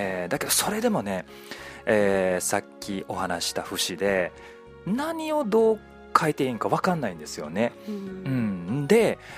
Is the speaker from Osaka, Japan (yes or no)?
yes; Takaishi, Osaka, Japan; 私高石市というところで、はい、生まれ育ったんですけども、